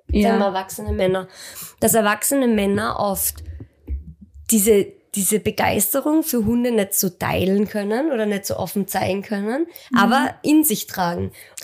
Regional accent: Austria; wir kommen halt aus Österreich und in Österreich ist das durchaus normal, dass man das mit hat.

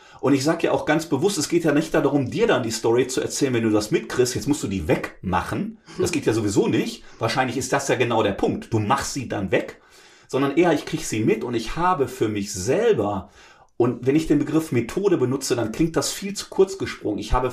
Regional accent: North Rhine-Westphalia, Germany; man merkt ja vielleicht auch, ich komme aus dem Ruhrgebiet

